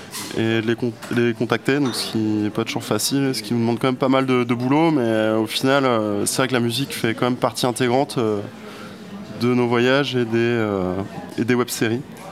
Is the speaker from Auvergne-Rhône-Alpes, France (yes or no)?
no; Brest, Brittany, France; born there; je suis né à Brest, je vis à Brest. J'ai 35 ans